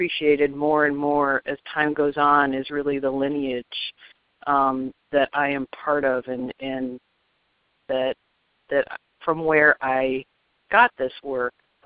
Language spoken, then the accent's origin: English; Detroit, Michigan, United States; And that I grew up in Detroit is a big part of me. I've really become quite imprinted on Rust Belt cities.